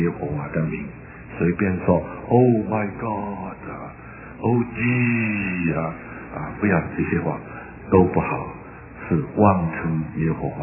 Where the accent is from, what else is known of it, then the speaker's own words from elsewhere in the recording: China; 但是当称呼他的时候，好像我们中国人 就不称呼父亲的名字，叫他做父亲一样。